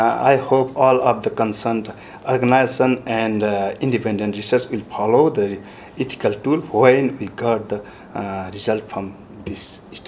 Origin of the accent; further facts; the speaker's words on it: Nepal; I am from Nepal.